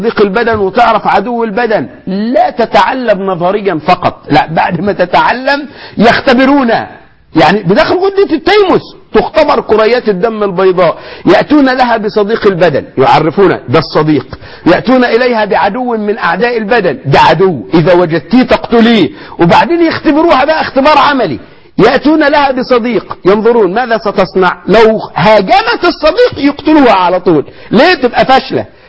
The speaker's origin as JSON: {"language": "Arabic", "country": "Egypt"}